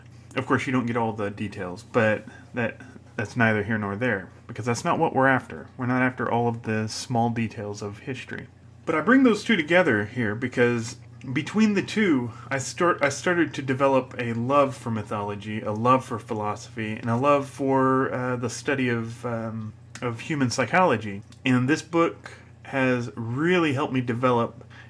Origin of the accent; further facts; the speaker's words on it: United States; So years ago, of course, as any American teen does, I went to a public high school, or as most American teens do.